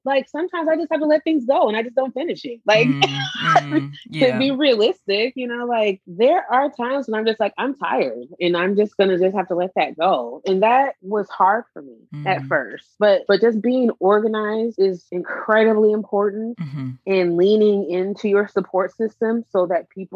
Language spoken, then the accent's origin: English; Portland, Oregon, United States; I grew up in Portland, a predominantly white city, as a Black, dark-skinned, chubby girl. And I was always marginalized.